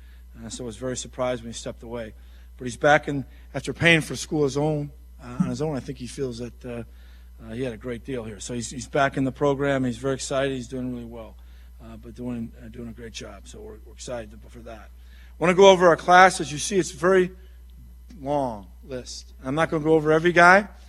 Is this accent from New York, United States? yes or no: no; Rockford, Illinois, United States; He's from my hometown in Rockford.